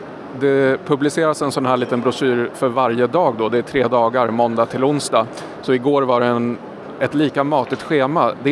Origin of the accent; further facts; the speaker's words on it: Sweden; Jag tycker att som svensk, eller när man kommer från Sverige